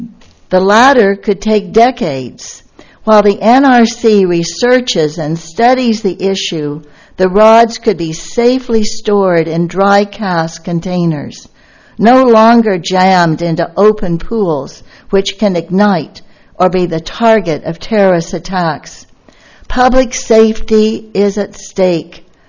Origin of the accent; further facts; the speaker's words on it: Templeton, California, United States; I'm from Templeton, and I'm a member of Mothers for Peace.